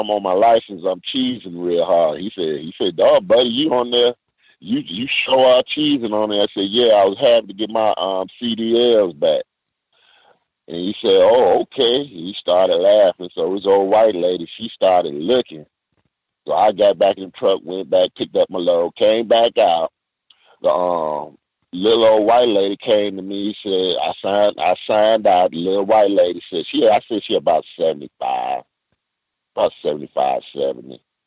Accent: Birmingham, Alabama, United States; I'm from Birmingham. I left out. I drove over. It was in Anderson, South Carolina.

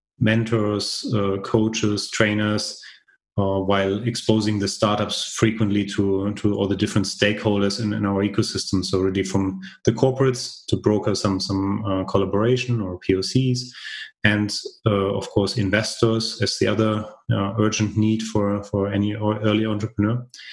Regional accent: Hesse, Germany; English is a second language; So I'm originally German. So I grew up around Frankfurt

